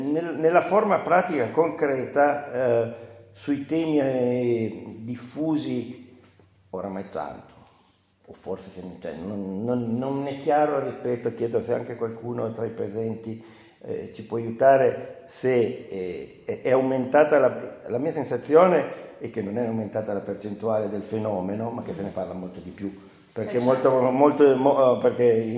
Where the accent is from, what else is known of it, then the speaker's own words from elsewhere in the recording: Piedmont, Italy; in quanto anche piemontese